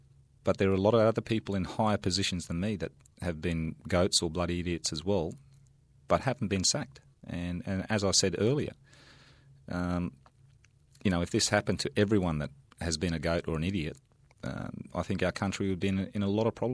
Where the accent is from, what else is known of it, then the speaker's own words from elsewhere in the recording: Australia; and as an Australian